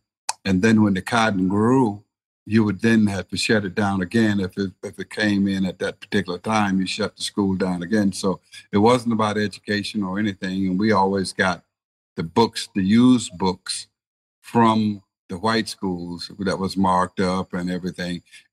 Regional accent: Silver City, Mississippi, United States; from Silver City, Mississippi. There ain't no silver and it ain't no city. Population at the time when I was growing up was 275, and we have increased our status now.

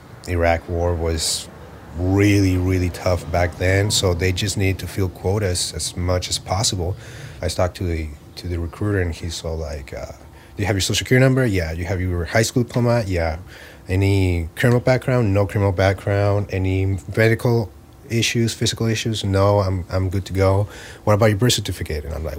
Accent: Tijuana, Baja California, Mexico; Marine and Iraq vet, and I've been living in Tijuana for the last 4 years. I was born in Tijuana, grew up pretty poor in a poor area of the city. It was kind of ghetto.

